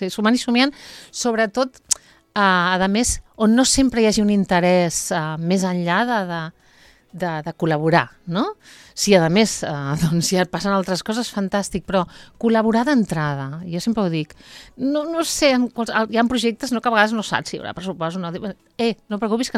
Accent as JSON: {"language": "Catalan", "town": "Garriguella", "region": "Catalonia", "country": "Spain", "said": "a Garriguella, al meu poble"}